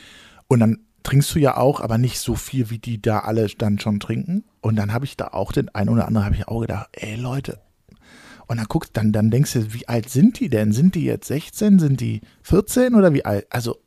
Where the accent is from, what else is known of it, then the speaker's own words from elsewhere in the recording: Cologne, North Rhine-Westphalia, Germany; also als Kölner.